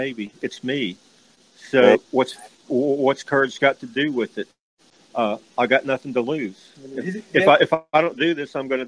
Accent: United States; I'm an American, you know, I believe in, our war for independence.

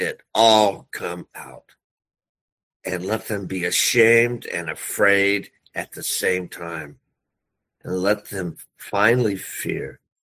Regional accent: California, United States; I've been reading about things in my home state, in Sacramento, that in California

